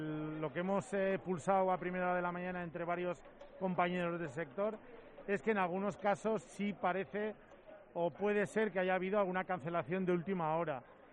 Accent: Pamplona, Navarre, Spain; pena como pamplonica, como navarro, de corazón

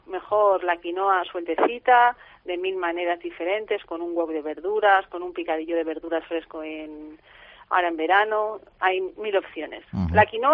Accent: Huesca, Aragon, Spain; Yo vengo de Huesca

